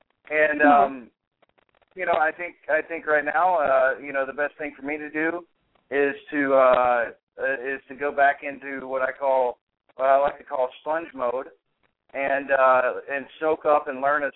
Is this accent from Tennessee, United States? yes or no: yes; Tennessee, United States; I'm from Tennessee.